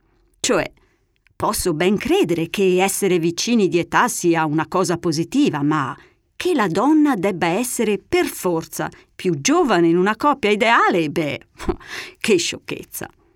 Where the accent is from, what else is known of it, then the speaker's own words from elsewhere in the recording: Tuscany, Italy; Da toscana quale sono, posso confermarvi che è vero.